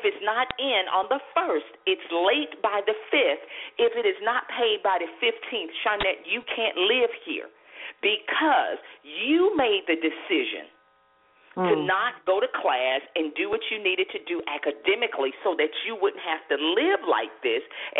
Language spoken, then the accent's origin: English; Fort Pierce, Florida, United States; I ended up putting myself through the junior college there in my hometown of Fort Pierce, Florida.